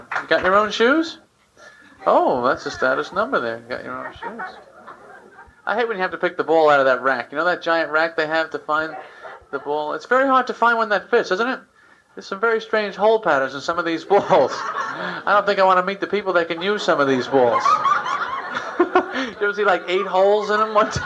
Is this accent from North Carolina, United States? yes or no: no; Massapequa, New York, United States; I grew up in Massapequa, Long Island.